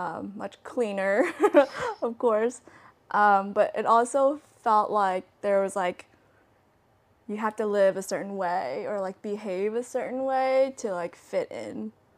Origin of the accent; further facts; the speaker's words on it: Georgia, United States; I grew up in Georgia, so every house has an American flag outside of it.